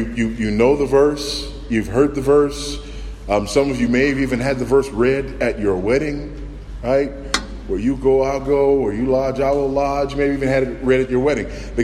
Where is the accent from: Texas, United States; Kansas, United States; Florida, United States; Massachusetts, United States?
Texas, United States; I come from Texas, and country music is big in Texas.